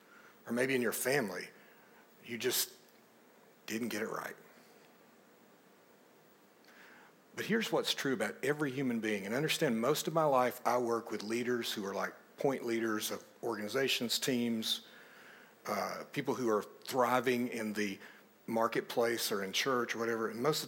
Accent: Appalachia, United States; I come from Appalachia, deep Appalachia, full of every kind of abuse and shame.

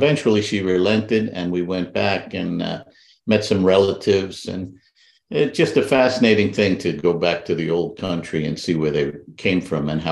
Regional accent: Bronx, New York, United States; Yeah, so I grew up in the Pelham Bay section of the Bronx.

